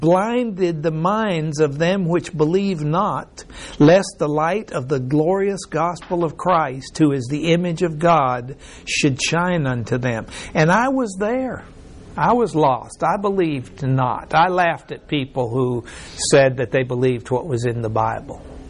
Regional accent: Mexico; I remember reading in history, because I was raised in Mexico and it was Mexican history

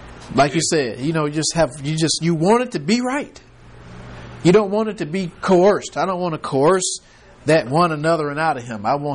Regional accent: Detroit, Michigan, United States; when I came here from Detroit, and we had a loving church back in Detroit

